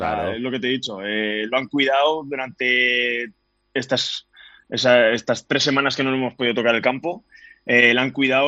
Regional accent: Madrid, Community of Madrid, Spain; yo soy de Madrid

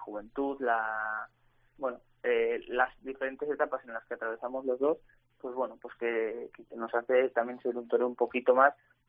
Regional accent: Navarre, Spain; pues era un sueño como navarro el poder actuar en Pamplona

